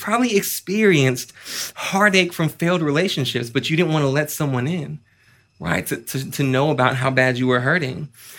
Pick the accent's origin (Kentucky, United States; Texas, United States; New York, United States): Texas, United States; Austin; I was born and raised here in Austin.